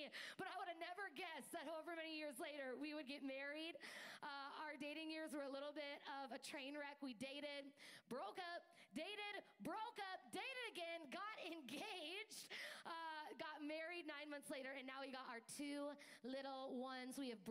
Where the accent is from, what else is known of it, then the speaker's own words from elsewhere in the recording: Jordan, Minnesota, United States; and I am born and raised in Minnesota. My husband and I, we live in Jordan, and that is where I grew up, Jordan Prior Lake area.